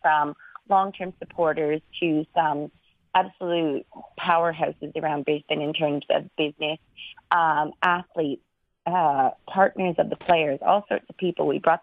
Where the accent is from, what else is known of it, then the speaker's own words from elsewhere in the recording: Canada; obviously I'm not Australian, I'm Canadian. I have moved so many times